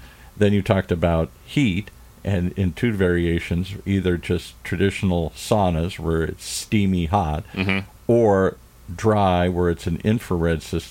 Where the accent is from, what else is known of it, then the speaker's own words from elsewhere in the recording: Midwest, United States; full disclosure, I grew up in the Midwest.